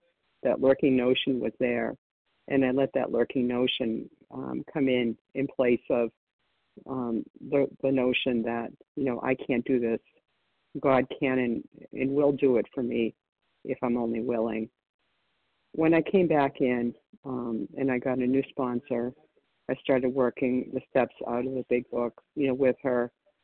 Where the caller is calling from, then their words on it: Florida, United States; I'm calling from Florida.